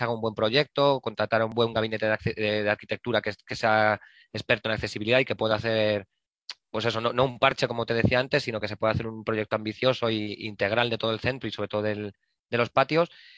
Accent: San Sebastián de los Reyes, Community of Madrid, Spain; yo soy de Sanse de toda la vida, pero hace unos años no vivíamos aquí en San Sebastián de los Reyes.

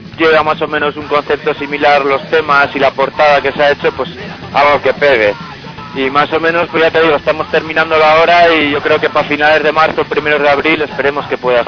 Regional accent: Vitoria-Gasteiz, Basque Country, Spain; somos de Vitoria-Gasteiz, Euskadi.

